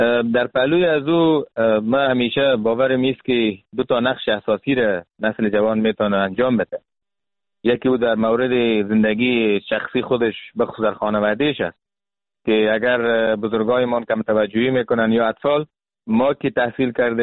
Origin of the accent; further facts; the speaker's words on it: Afghanistan; به عنوان یک مسلمان، به عنوان یک افغان